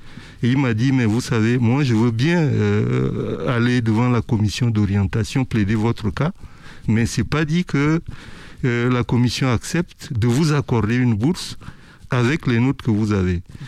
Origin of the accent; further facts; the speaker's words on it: Moundou, Logone Occidental, Chad; je suis retourné dans ma ville natale qui s'appelle Mundu.